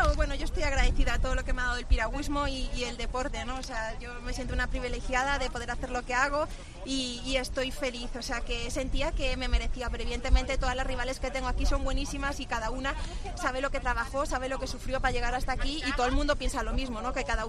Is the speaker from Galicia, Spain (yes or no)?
yes; Aldán, Galicia, Spain; gracias a mi pueblo Aldán, Cangas, Ogrove